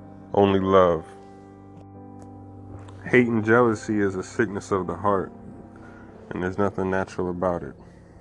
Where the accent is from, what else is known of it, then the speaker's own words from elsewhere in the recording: Hollywood, Florida, United States; I'm from Hollywood, Florida, born and raised. I've traveled to many lands already.